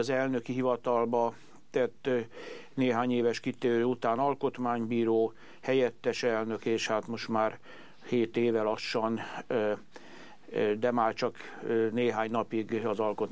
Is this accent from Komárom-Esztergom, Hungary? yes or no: no; Budapest, Hungary; Budapesten nőttem fel, és itt végeztem iskoláimat is